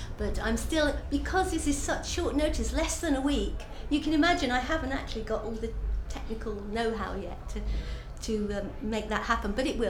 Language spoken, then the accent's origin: English; Wakefield, Yorkshire and the Humber, United Kingdom; I come from Wakefield in West Yorkshire, and sadly, it's a little known place